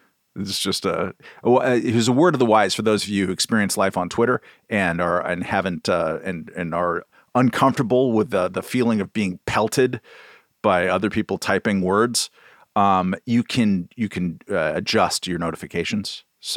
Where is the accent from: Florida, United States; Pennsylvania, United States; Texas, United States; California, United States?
California, United States; Long Beach; And I grew up in Long Beach in the 1970s and 80s, and nothing happened.